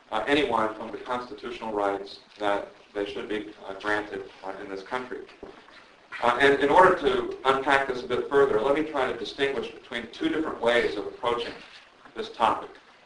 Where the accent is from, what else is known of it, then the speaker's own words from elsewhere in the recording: the South, United States; I'm a Southerner, so I feel this very deeply.